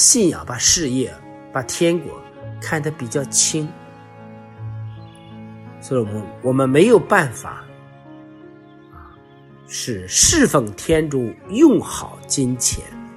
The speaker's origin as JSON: {"language": "Chinese", "country": "China", "said": "我们中国人呢，我们中国的基督徒对奉献是不太够的。"}